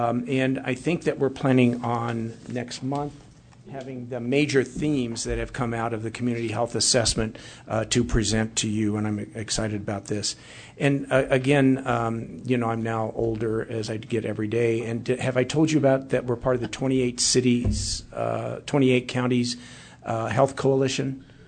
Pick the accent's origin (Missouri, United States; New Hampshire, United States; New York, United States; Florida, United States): Missouri, United States; Kansas City; we've been invited along with my hometown of Kansas City, where there is the best barbecue in the world